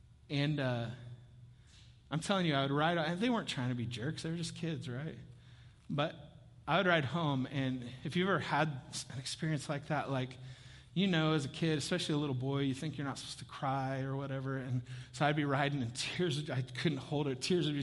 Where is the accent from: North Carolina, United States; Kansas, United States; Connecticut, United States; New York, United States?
Kansas, United States; Topeka; And I grew up in Topeka, Kansas, which is kind of hilly, like Georgetown.